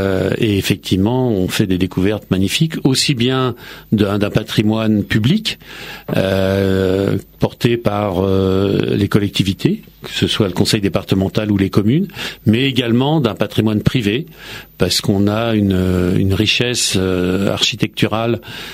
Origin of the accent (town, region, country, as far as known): Paris, Île-de-France, France; born there